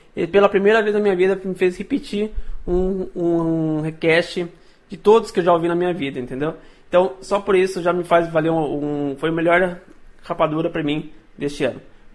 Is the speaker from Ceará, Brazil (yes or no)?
no; São José dos Campos, São Paulo, Brazil; tenho 31 anos, sou daqui de São José dos Campos, São Paulo